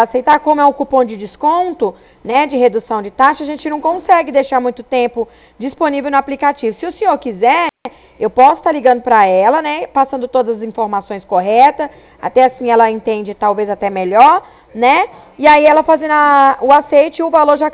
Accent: Ribeirão Preto, São Paulo, Brazil; A gente é daqui de Ribeirão Preto

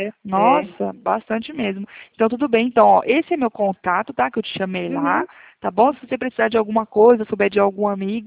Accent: Presidente Prudente, São Paulo, Brazil; Nós somos aqui de Presidente Prudente, interior de São Paulo.

